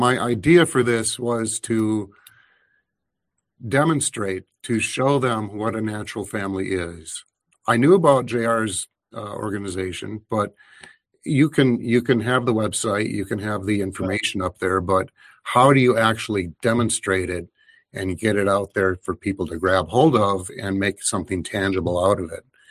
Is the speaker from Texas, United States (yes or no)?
no; Marshfield, Wisconsin, United States; got things going in my hometown of Marshfield, Wisconsin.